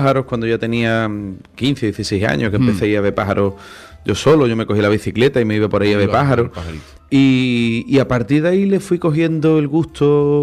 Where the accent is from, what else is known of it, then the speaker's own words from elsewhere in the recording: Cádiz, Andalusia, Spain; los que vivimos por aquí en la bahía somos, pues yo soy de Cádiz